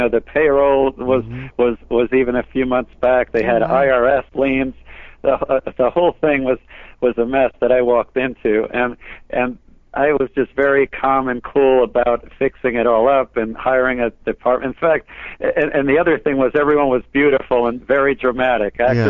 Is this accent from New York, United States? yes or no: yes; New York City, New York, United States; I grew up in New York City to a large Greek family here.